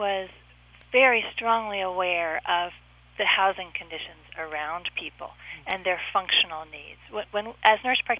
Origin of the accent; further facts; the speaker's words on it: Washington, District of Columbia, United States; I grew up in Washington, D.C., when it was 90% African American.